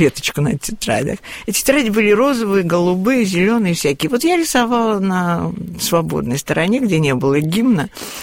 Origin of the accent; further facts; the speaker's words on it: Vladikavkaz, North Ossetia–Alania, Russia; born there; я родилась во Владикавказе в семье художника.